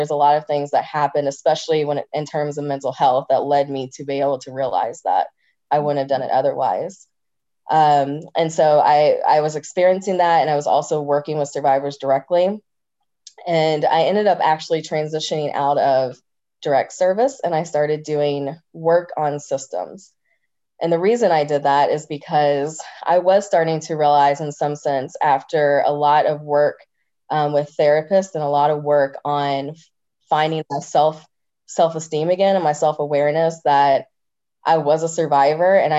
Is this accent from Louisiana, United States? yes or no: no; Indiana, United States; I grew up in a household with two lesbian moms, and I grew up in Southern Indiana, a rural community.